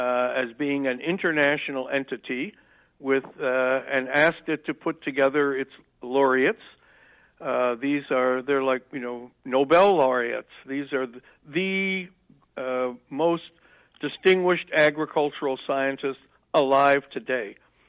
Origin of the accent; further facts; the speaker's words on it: Dubuque, Iowa, United States; I grew up in Dubuque as a city kid.